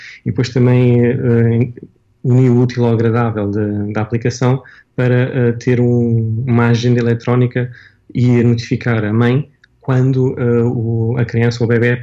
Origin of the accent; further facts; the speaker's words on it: Portugal; also born or lived in England; now in Dubai, United Arab Emirates; eu venho de Portugal, que não é tão avançado, para Inglaterra